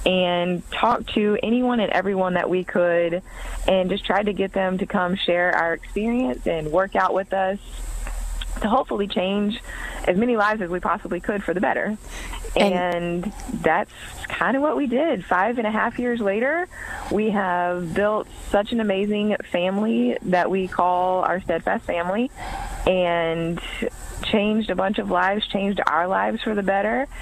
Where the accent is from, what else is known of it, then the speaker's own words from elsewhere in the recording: Texas, United States; I am from Texas.